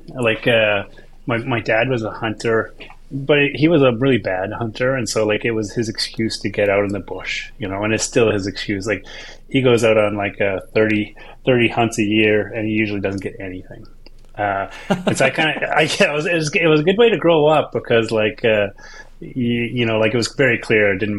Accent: Whitehorse, Yukon, Canada; I'm from Whitehorse, Yukon, northern Canada, so like in the far north of Canada. The Yukon's about the size of California, but we have 40,000 people here.

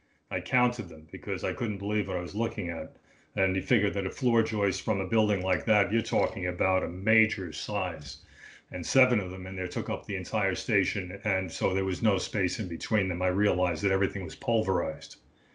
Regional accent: Bronx, New York, United States; now in New Jersey, United States; No, I grew up in the Bronx.

